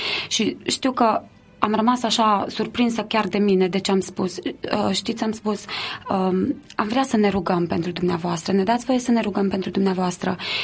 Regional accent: Romania; noi am venit din România și vrem să ne ocupăm de copiii din sat

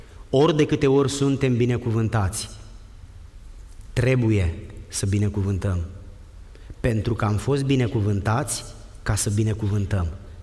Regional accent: Romania; Cine mi-a dat mie o șansă din satul meu? Care părinte se uita la mine și ar fi spus, omul acesta va ajunge și el în viață ceva? Nimeni n-ar fi, n-avea nimeni nicio justificare să spună asta despre mine. Mă duc înapoi în România

